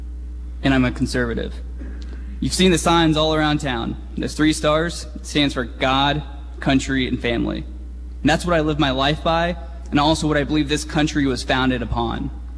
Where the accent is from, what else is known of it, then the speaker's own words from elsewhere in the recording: Arlington, United States; I grew up in Arlington. I'm a proud Arlington Red Devil.